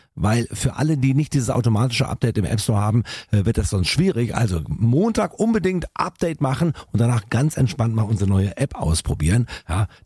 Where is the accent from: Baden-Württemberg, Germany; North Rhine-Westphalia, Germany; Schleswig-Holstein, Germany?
Baden-Württemberg, Germany; uns Schwaben kann nicht mal